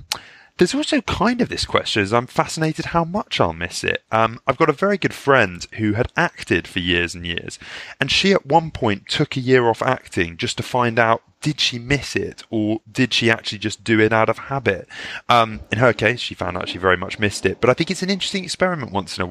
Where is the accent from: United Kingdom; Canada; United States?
United Kingdom; England; apparently the English people with the best accents are northerners, and as a southerner, I am therefore disadvantaged right from the start, so it's not my fault.